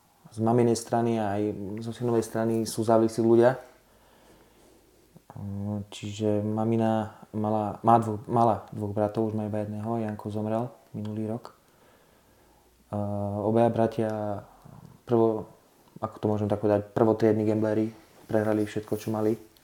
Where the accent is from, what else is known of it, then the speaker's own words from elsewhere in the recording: Liptovský Mikuláš, Žilina Region, Slovakia; now in Zlaté Moravce, Slovakia; ja som z Liptovskom Mikuláša, ale teraz bývam v Zlatých Moravciach, u priateľky